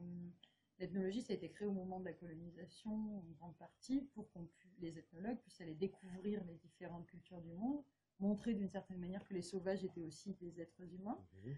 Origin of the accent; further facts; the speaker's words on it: Montpellier, Occitanie, France; Moi je suis de Montpellier. J'ai fait mes études à Strasbourg, mais avant j'ai voyagé aussi.